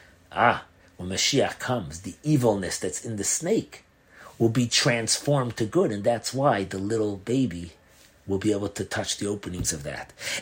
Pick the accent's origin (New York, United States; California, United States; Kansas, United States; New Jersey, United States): New York, United States; Crown Heights; I remember when I was brought up in Crown Heights, even though we used to go to Springfield for Pesach to my grandparents